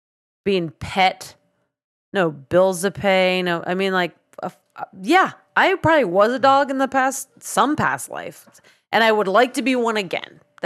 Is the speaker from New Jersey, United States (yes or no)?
yes; New Jersey, United States; I'm Eastern American. I'm from New Jersey.